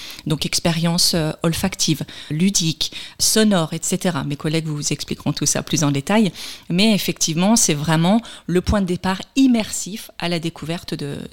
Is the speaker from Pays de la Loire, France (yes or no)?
yes; Fontenay-le-Comte, Pays de la Loire, France; Alors, moi, je suis une Fontenotte passionnée par le patrimoine du territoire.